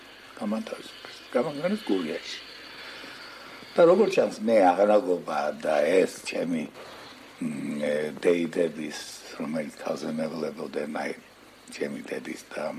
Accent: Guria, Georgia; მაგალითად ისედაც გურული ვარ

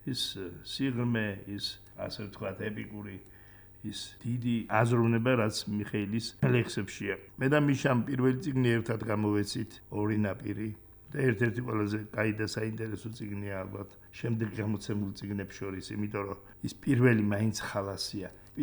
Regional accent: Imereti, Georgia; მე წარმოშობით იმერელი კაცი ვარ

